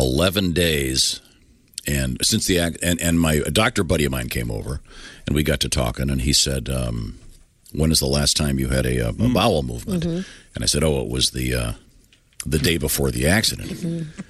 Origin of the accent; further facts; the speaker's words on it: United States; I'm an American.